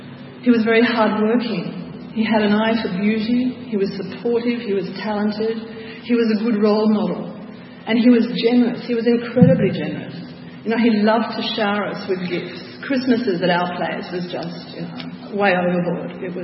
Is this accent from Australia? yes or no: yes; Australia; I'm also an Aussie, so I'm coming home also as an Aussie.